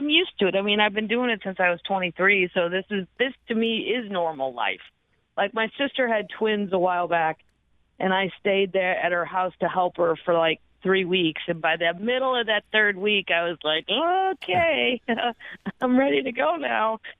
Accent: St. Louis, Missouri, United States; And I'm from St. Louis, which is actually a city.

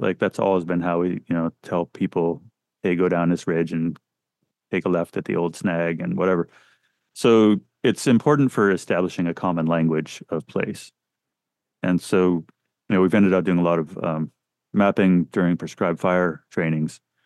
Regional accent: California, United States; I grew up in Lassen County in a small town that had a lot of timber and logging and kind of forest management going on, and I came to school at Chico State for graphic design

